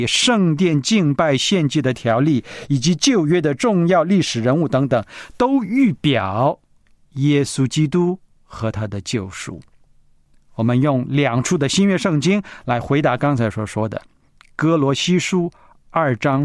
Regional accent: China; 我是个中国人

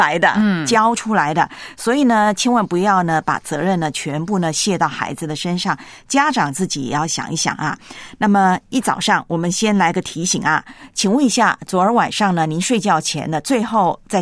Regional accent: China; 我们中国人呢还是比较含蓄啊

